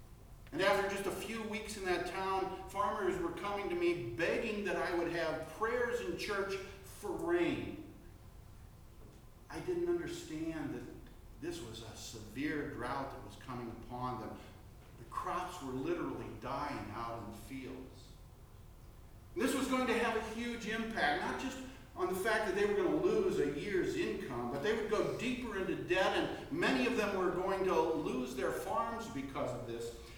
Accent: Missouri, United States; I was a suburban kid. I grew up in North St. Louis County.

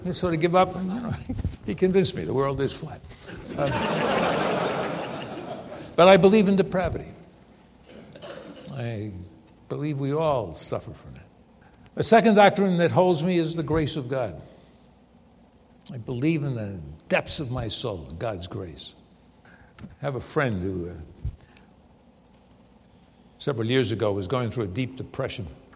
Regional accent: New York, United States; Growing up in New York, I just believe everybody's depraved.

